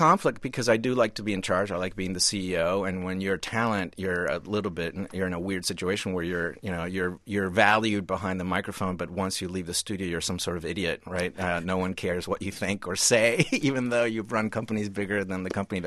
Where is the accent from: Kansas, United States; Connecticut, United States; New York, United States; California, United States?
Connecticut, United States; And because I grew up in Connecticut in the 1970s when we were the only Hispanic family in our town, I understand the non-Hispanic American very well.